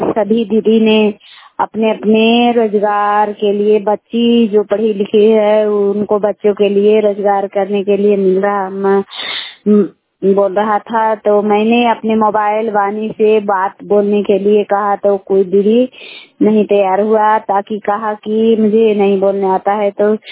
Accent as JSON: {"language": "Hindi", "region": "Bihar", "country": "India", "said": "मैं सड़क पंचायत से हूँ। बिगन प्रखंड है जिला नवादा का।"}